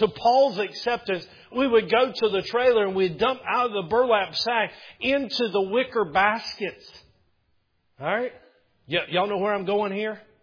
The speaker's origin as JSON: {"language": "English", "town": "Powder Springs", "region": "Georgia", "country": "United States", "tie": "born or raised there", "said": "I grew up in Powder Springs, about 2 hours north of here. I grew up on 26 acres. My grandparents lived right next door."}